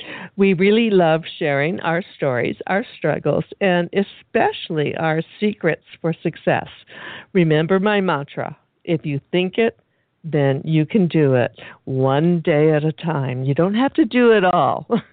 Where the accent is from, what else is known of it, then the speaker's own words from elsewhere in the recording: Detroit, Michigan, United States; Oh, you know, I forgot to tell you, I was raised in Detroit.